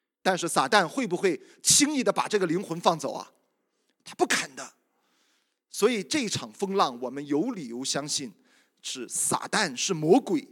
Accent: Yantai, Shandong, China; 大家知道我是烟台人，我的老家是大连

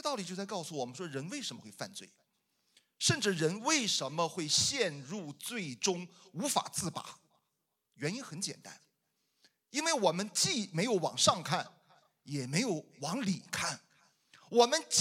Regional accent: Shandong, China; 我也不知道为什么他拿我们山东人说事儿

